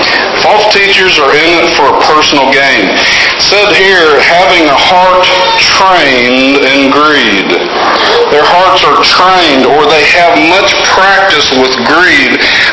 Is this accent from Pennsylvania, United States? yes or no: no; Oklahoma, United States; Now, most of us country folk, people, you know, we grew, you know, I grew up in Oklahoma.